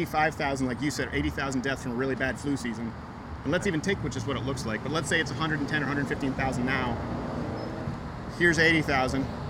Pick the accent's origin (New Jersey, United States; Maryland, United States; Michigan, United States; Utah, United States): Michigan, United States; as many governors, from my home state of Michigan, in perpetual lockdown